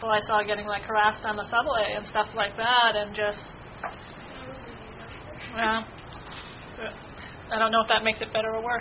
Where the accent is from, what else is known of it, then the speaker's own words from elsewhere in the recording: New York, United States; you're embarrassed about as both a New Yorker and as an American